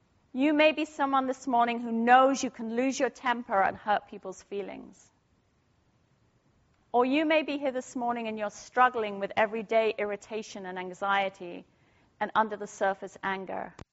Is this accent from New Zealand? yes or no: no; England, United Kingdom; I'm English, I'm a woman, I'm educated, I don't get angry.